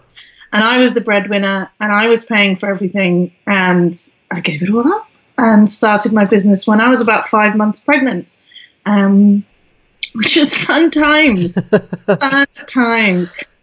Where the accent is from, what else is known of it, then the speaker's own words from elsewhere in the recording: Crewe, North West England, United Kingdom; born there; So I was born in a place called Crewe in near Manchester, which is famous for its railway station, which is pretty dang exciting. And then I moved down south to a place called Henley-on-Thames, which is very posh and hoity-toity. So my accent morphs